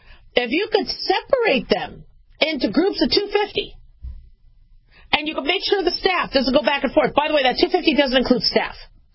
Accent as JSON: {"language": "English", "town": "Phoenix", "region": "Arizona", "country": "United States", "tie": "born or raised there", "also_born_or_lived": "Los Angeles / Las Vegas", "said": "I know I was born in L.A., I grew up in Phoenix and Vegas, but Vegas is now my hometown, all right?"}